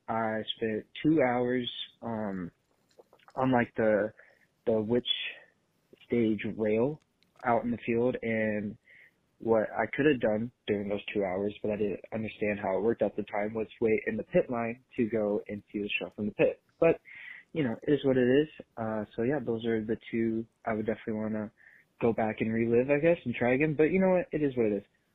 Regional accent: Des Moines, Iowa, United States; I'm from Des Moines, Iowa.

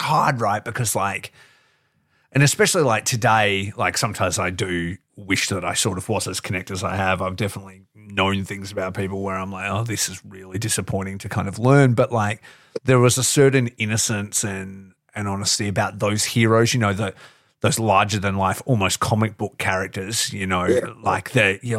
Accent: Geraldton, Western Australia, Australia; also born or lived in Dongara; I grew up in Dongra and then in Geraldton, like, which for anybody who doesn't know the geography of West Australia is like 4 hours away from here. So I'm like country town, small city kind of thing.

